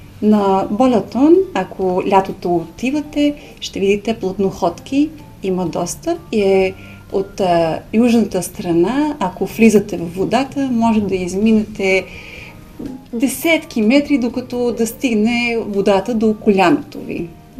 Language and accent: Bulgarian; Hungary; moved away as an adult; now in Bulgaria; говоря български, защото майка ми е българка и от нея научих, макар че съм родена и съм израснала в Унгария, но работих около 2010 година тук за няколко години и след това от 2019, преди 5 години се върнах в България.